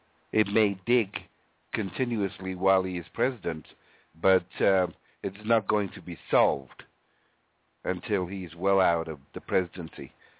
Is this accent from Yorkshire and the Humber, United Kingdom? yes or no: yes; Yorkshire and the Humber, United Kingdom; when I grew up in Yorkshire, England, my kiddie years